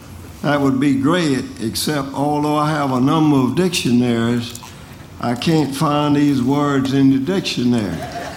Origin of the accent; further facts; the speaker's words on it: Myrtle Beach, South Carolina, United States; from Myrtle Beach, South Carolina, and my question might be better directed to Mr. Parson.